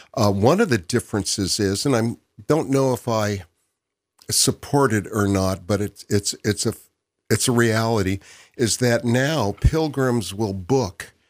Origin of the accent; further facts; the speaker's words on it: United States; Where are you from? And I'd say the United States.